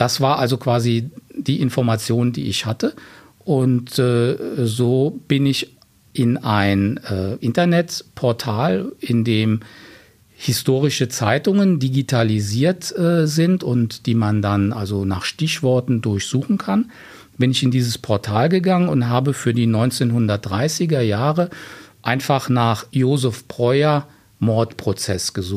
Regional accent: Rhineland-Palatinate, Germany; Und ich bin in dem Nachbarort aufgewachsen.

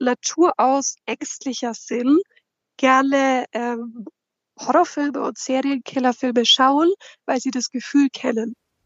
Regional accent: Bavaria, Germany; Also ich komme aus der Nähe von Nürnberg, schon in Frankenland.

